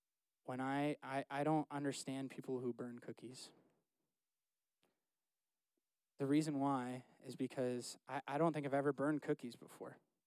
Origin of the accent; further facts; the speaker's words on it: Ohio, United States; born there; when I was born in Ohio, they helped my parents get into their first house